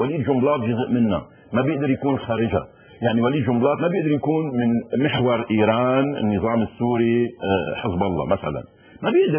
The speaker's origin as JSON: {"language": "Arabic", "country": "Lebanon", "said": "نحن جزء من لبنان، ونحن حالي لبنانية طبعا ذات امتداد عربي ودولي"}